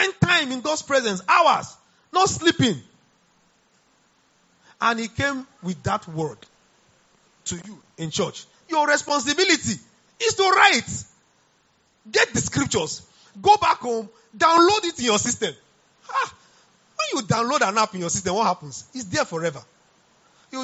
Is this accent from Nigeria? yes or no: yes; Niger Delta, Nigeria; I come from the Niger Delta. And I know that if I want to enjoy the rivers in the night, the ocean, I go there around 6 p.m.